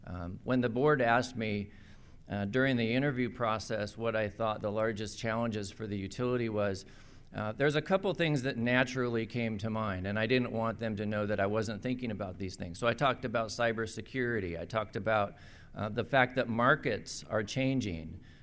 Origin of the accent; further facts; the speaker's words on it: Eugene, Oregon, United States; So I ended up back in Eugene where I had started. I was born in Sacred Heart Hospital, and my dad still lives in the house that I grew up in.